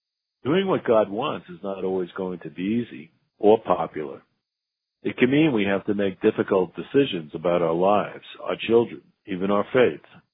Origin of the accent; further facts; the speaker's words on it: Queens, New York, United States; I mention this because as a boy growing up in Queens in the 50s and 60s, I always worked